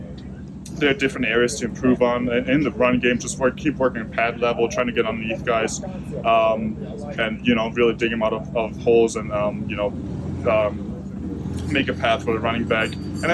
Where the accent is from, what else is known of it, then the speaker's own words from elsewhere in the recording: Austria; growing up in Austria, you're obviously interested in soccer